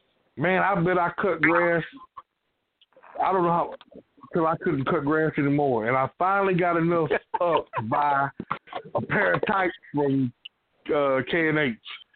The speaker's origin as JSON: {"language": "English", "town": "Union", "region": "South Carolina", "country": "United States", "tie": "born or raised there", "said": "if you lived in my hometown in Union, South Carolina, and you lived in the projects"}